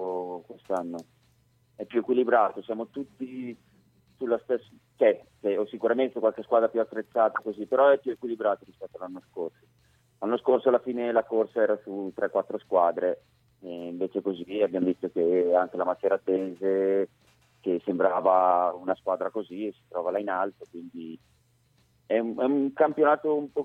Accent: Bergamo, Lombardy, Italy; Quindi io sono di Bergamo, mentre venivo su Siena l'ultima parte l'ho fatta al telefono

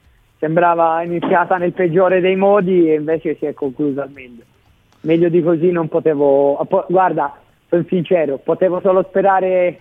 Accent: Siena, Tuscany, Italy; ragionando proprio da senese, in questo mi sento senese in tutto e per tutto

